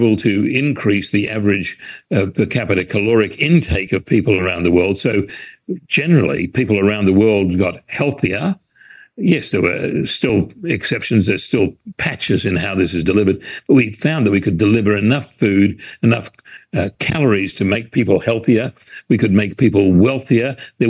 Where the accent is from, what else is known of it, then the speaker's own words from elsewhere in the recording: Perth, Western Australia, Australia; I'm from Perth, about 2,500 miles away.